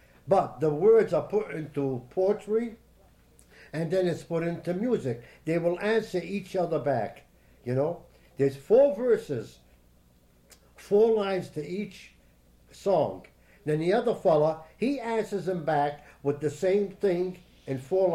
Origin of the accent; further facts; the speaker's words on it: United States; born there; Although I wasn't born in Lebanon, I'm an American, I was born here, but I learned it.